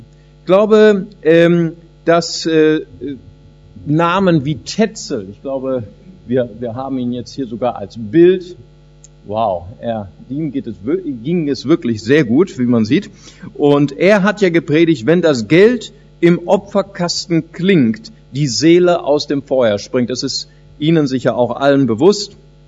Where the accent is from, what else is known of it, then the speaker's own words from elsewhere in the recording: Germany; also born or lived in Brazil; Ich bin ja geboren in Brasilien, bin dann als kleines Kind nach Deutschland gekommen.